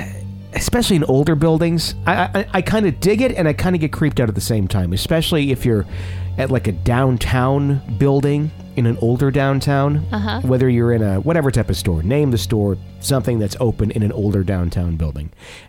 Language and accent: English; Fond du Lac, Wisconsin, United States; And this is a radio station that was haunted back in my hometown in Fond du Lac.